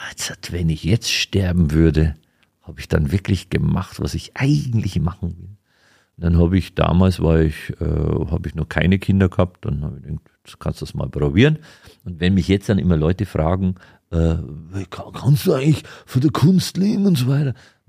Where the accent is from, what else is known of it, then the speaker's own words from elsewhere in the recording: Weiden, Bavaria, Germany; Ich bin in Weiden groß geworden und da habe ich schon immer meine Liebe zur Musik entdeckt.